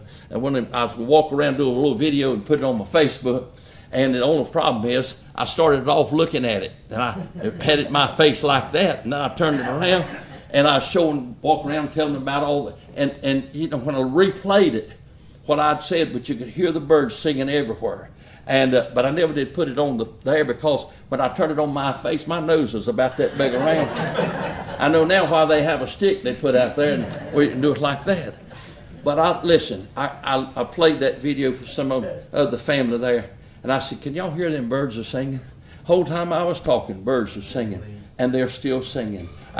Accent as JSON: {"language": "English", "region": "North Carolina", "country": "United States", "tie": "born or raised there", "said": "And as a young boy growing up in North Carolina"}